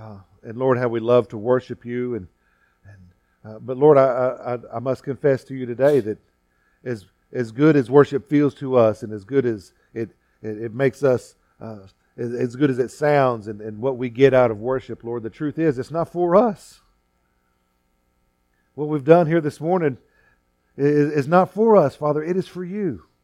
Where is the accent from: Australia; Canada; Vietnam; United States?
United States; Fort Stockton, Texas; I was born and raised out in Fort Stockton out in West Texas. That's the desert.